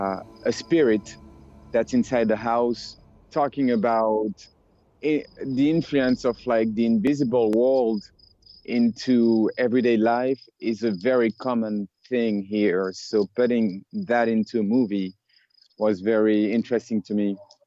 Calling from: Dakar, Senegal; I'm calling from Dakar, Senegal.

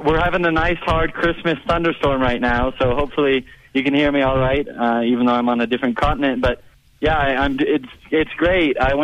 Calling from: Peru; Hi, I'm calling actually from Peru right now

